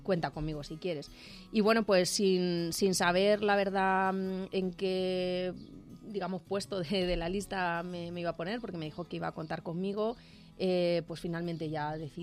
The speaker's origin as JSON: {"language": "Spanish", "town": "Aranjuez", "region": "Community of Madrid", "country": "Spain", "tie": "born there", "said": "Nací en Aranjuez. Ya llevo más años viviendo en Ciempozuelos"}